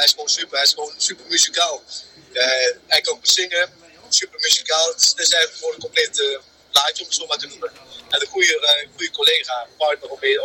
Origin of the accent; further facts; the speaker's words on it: Arnhem, Gelderland, Netherlands; Ik kom uit Arnhem. Ja, geboren en getogen.